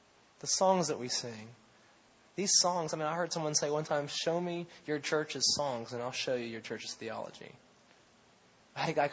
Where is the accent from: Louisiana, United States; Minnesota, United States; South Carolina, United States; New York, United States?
South Carolina, United States; Maybe it's because I'm from South Carolina and I have a redneck deep down inside of me still living there.